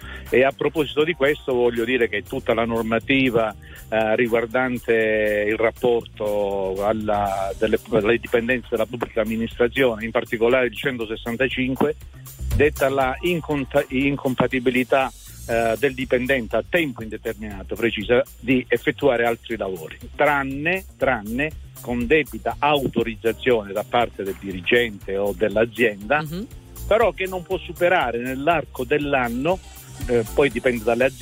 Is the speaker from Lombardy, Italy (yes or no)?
no; Cosenza, Calabria, Italy; Sono di Cosenza, però frequento molto il Parco Nazionale della Sila, quindi zone bellissime, incontaminate.